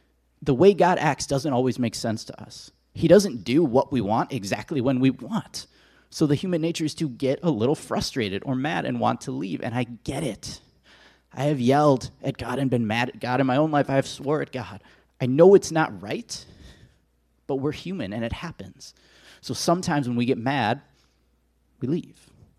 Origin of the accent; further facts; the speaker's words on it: Watertown, Wisconsin, United States; now in Madison, United States; I moved from Watertown, Wisconsin, which is about 45 minutes from here, and I moved to Madison in 2004 to go to college.